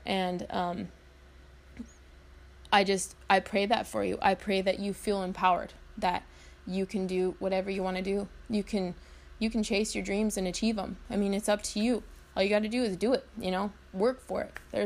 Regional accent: Colorado, United States; also born or lived in Wyoming; I grew up in Colorado, Wyoming area, anyway, and so we moved across states, and we obviously had never done that before.

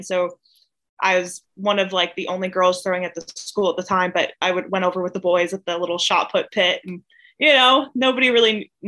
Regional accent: Liverpool, Nova Scotia, Canada; And growing up in Liverpool, Nova Scotia, there wasn't a ton going on outside of school

